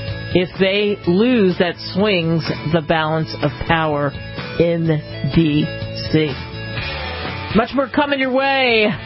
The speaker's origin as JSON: {"language": "English", "town": "Philadelphia", "region": "Pennsylvania", "country": "United States", "tie": "born or raised there", "said": "I grew up in Philly and grew up in that seat of liberty."}